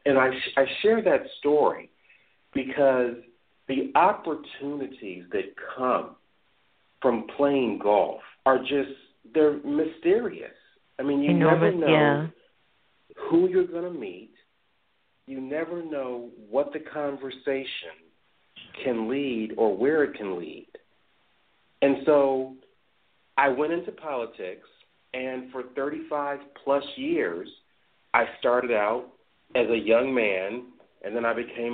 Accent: Dayton, Ohio, United States; Well, I'll tell you, I grew up in Dayton, Ohio

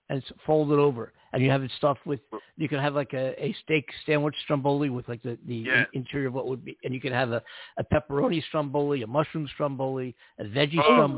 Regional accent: Philadelphia, Pennsylvania, United States; I'm from Philadelphia.

